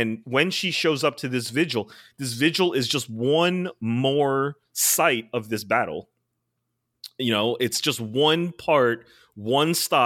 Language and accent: English; New York City, New York, United States; I'm like, as a New Yorker, as someone who's been in the subways, as someone who's thought about this a lot